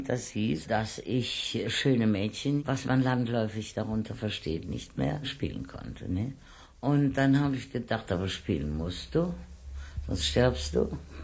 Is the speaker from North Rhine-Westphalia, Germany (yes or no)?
yes; Cologne, North Rhine-Westphalia, Germany; ich würde meine Heimatstadt in den Schmutz ziehen, als wenn es in Köln keine Gangster gäbe